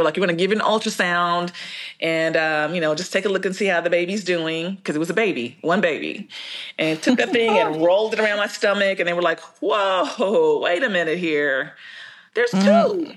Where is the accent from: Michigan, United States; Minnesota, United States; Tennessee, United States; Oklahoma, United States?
Oklahoma, United States; Tulsa; I went to Central High School. I grew up in North Tulsa and I went to churches